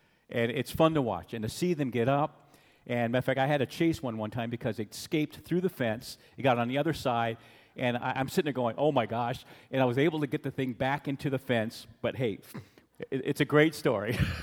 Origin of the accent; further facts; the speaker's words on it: Anchorage, Alaska, United States; I just want you to know that I grew up in Anchorage, and I like Fairbanks much better.